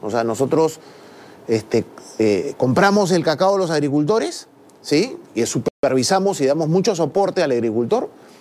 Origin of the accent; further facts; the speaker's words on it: Lima, Peru; Mi familia de Arequipa, ¿sí? Pero yo he vivido pues, toda mi niñez en Lima